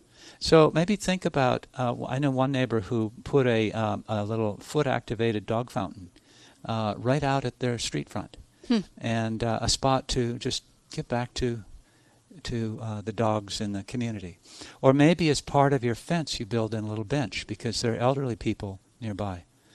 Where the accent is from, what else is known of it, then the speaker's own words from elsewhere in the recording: Minnesota, United States; And I think in this climate and the climate that I grew up in Minnesota, you know, we want the cars closer to our house.